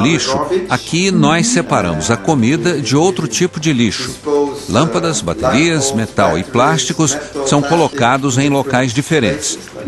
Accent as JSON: {"language": "Portuguese", "country": "Sweden", "tie": "born or raised there", "said": "Como eu fui criado na Suécia, eu não posso, de fato, entender o que é ou não é diferente"}